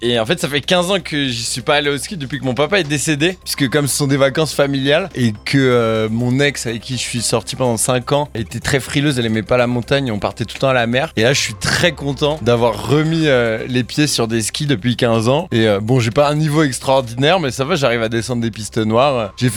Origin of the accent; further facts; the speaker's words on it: Paris, Île-de-France, France; also born or lived in Corsica; Je viens de Paris et de Corse. J'ai grandi à Paris, j'ai passé un quart de ma vie en Corse, 3 mois par an de mes zéros jusqu'à aujourd'hui.